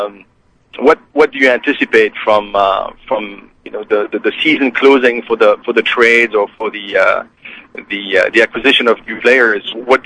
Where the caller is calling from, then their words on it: Dallas, Texas, United States; Actually, I'm in Dallas. I'm calling you from Dallas.